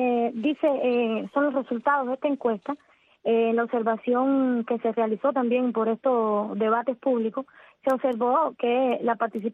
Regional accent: Cuba; es un deber nuestro como cubanos el participar

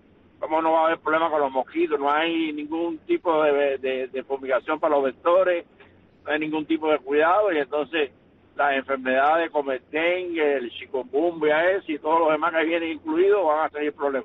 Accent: Cuba; Buenos días, Dios me los bendiga al colectivo de Real Martí completo y a mi pueblo cubano.

